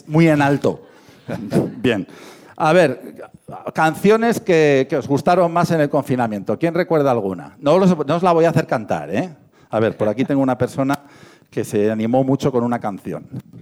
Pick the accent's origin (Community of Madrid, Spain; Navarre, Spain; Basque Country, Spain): Basque Country, Spain; Bilbao; Es muy de Bilbao, yo soy de Bilbao, y es un lema muy de bilbaíno.